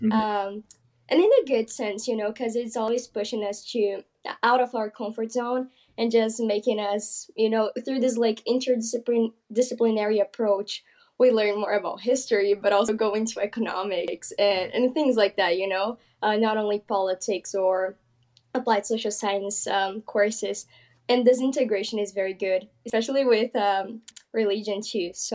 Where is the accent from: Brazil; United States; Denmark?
Brazil; I'm from Brazil.